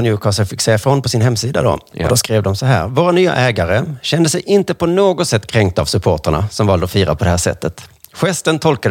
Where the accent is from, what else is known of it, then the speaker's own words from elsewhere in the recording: Sweden; Och det ser faktiskt lite kul ut för mig som svensk